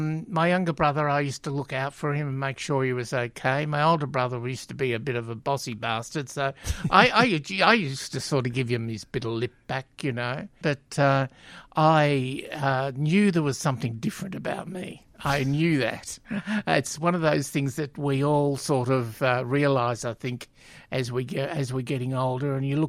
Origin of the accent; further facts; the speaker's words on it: Coburg, Victoria, Australia; Yes, I was born in Coburg. I grew up in Coburg until I was around about 16. Mum decided to build a house in Pasco Vale South, which we moved there.